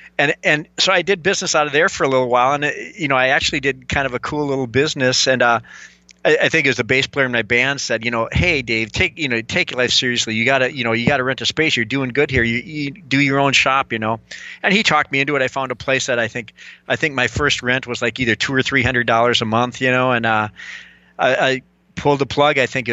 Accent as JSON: {"language": "English", "town": "Marshfield", "region": "Wisconsin", "country": "United States", "tie": "born or raised there", "said": "I grew up in Marshfield, Wisconsin, a small town in the center of the state of Wisconsin, and lived there until I was about 21."}